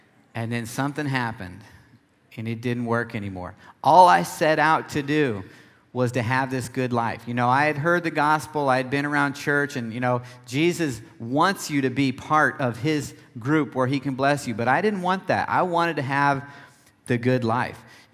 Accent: Nebraska, United States; I grew up in Nebraska, and we shoot all God's creatures out there

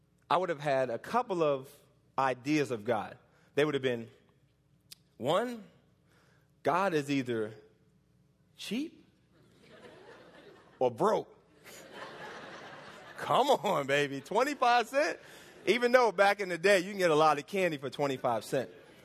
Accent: Bronx, New York, United States; I grew up in the Bronx, New York. Born and raised there. Grew up in the projects.

